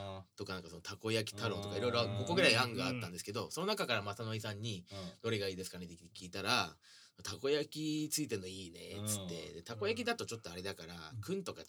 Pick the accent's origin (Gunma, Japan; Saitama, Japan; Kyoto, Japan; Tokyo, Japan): Gunma, Japan; あ、群馬ですね。群馬のもう新潟寄りなんで、